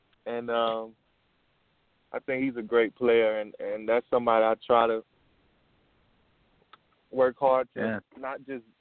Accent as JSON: {"language": "English", "town": "Austin", "region": "Georgia", "country": "United States", "tie": "born or raised there", "said": "Something really, like, represent my hometown. about Austin, Georgia, something like that."}